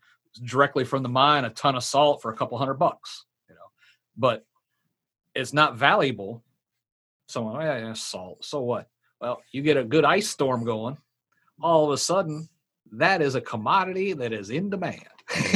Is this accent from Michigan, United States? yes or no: yes; Michigan, United States; I grew up in Michigan, and, you know, the salt mine was 15 miles from my home